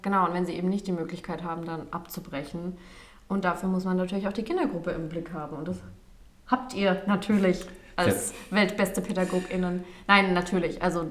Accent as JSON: {"language": "German", "region": "Baden-Württemberg", "country": "Germany", "said": "Ich komme übrigens auch aus dem Süden Deutschlands, Baden-Württemberg."}